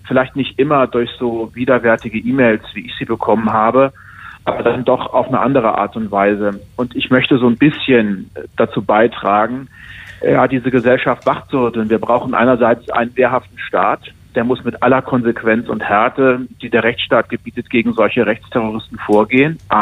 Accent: Hesse, Germany; denn ich komme aus einer Region, aus Hessen

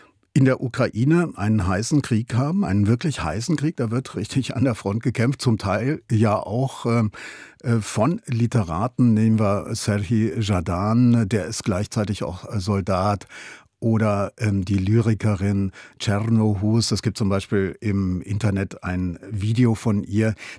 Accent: Rhine, Germany; Also du sagst schon richtig, ich bin am Rhein groß geworden mit dem Dieseltuckern der Frachtschiffe. Das habe ich wirklich noch im Ohr.

